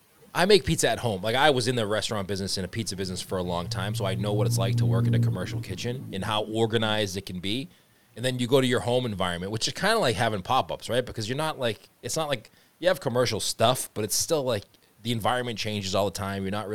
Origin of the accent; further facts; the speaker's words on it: Boston, Massachusetts, United States; Maybe because I'm from Boston and Boston's similar.